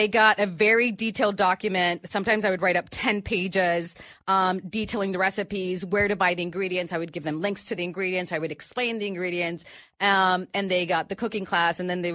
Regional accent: Tijuana, Baja California, Mexico; also born or lived in San Diego; I grew up living in Tijuana. My mother and father were Mexican, but my mother was American born. I am American born.

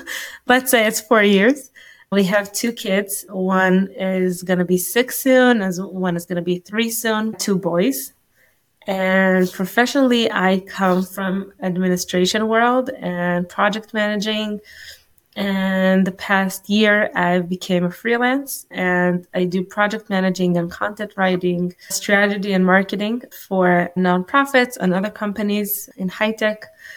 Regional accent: Dolev, Israel; I grew up in Dolev. It's a small settlement next to Modi'in in Israel. And I come from a Zionist religious family.

